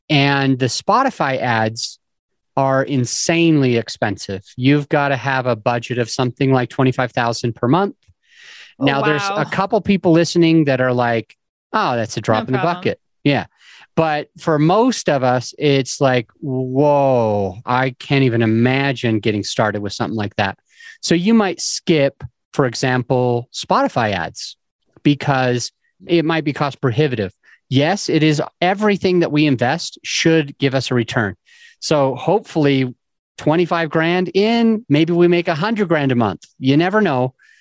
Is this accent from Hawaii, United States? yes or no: no; Utah, United States; hey, I'm originally from Utah.